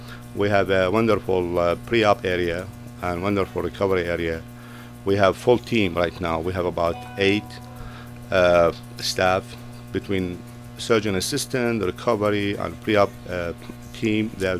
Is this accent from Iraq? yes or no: yes; Iraq; moved away as an adult; now in United States; I born and raised in Iraq, and I did my medical school in Baghdad University Hospital.